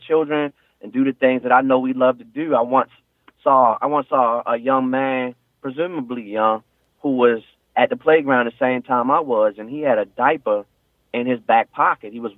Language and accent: English; Baltimore, Maryland, United States; I'm from Baltimore, East Baltimore.